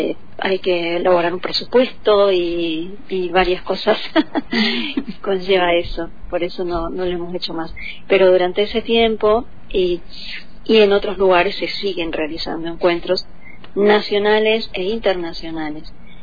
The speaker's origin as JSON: {"language": "Spanish", "country": "Colombia", "moved": "yes", "lives_now": "Viedma, Argentina", "said": "yo llegué desde Colombia, desde un pueblito de montaña, con mucho calor, a Vietma, que es todo planito, y que hace bastante frío, porque llegué en época de frío."}